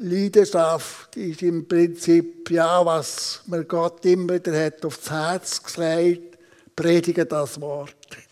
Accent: Bern, Switzerland; Ja, kurz, ich bin im Emmental aufgewachsen. Vor 67 Jahren.

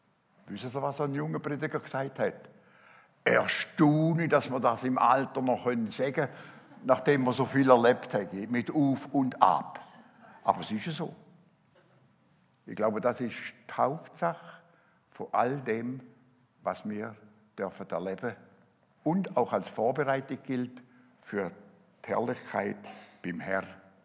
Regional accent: Wil, St. Gallen, Switzerland; Ich bin zwar bürgerlich ein Basler, aber aufgewachsen im Kanton Gallen, nämlich in Wiel.

